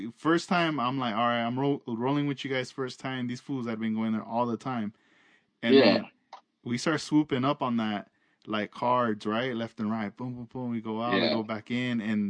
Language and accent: English; Oxnard, California, United States; Because when I grew up in Oxnard, I grew up in a town, a neighborhood called Lemonwood. That's where I grew up.